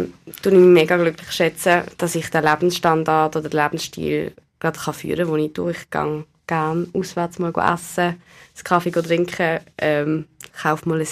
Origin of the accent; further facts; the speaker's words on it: Basel, Basel-Stadt, Switzerland; der Vergleich zu anderen Kantonen, dass einfach ich mich als Baslerin mega glücklich schätze.